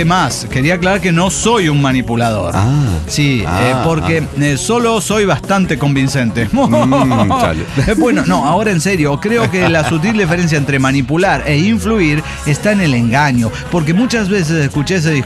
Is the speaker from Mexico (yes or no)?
yes; Mexico City, Mexico; now in Puebla, Mexico; actualmente resido en Puebla, pero yo soy chilanga de corazón.